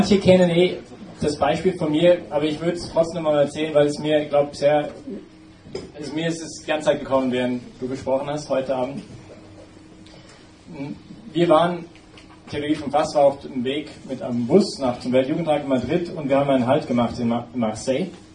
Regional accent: Vancouver, British Columbia, Canada; German is a second language; ich bin Kanadier, bei uns in Vancouver

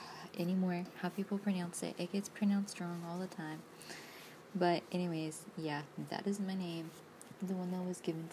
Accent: Tahlequah, Oklahoma, United States; also born or lived in Albemarle, United States; I was born in Albemarle, North Carolina, but I've been in Tahlequah since I was about maybe 2 or 3 or 4, whatever.

